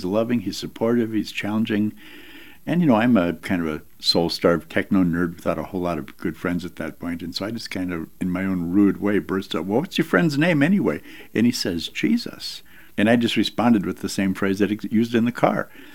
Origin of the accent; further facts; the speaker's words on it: Duluth, Minnesota, United States; I looked at Baha'i for a while because there was a Baha'i group that started in my hometown in Duluth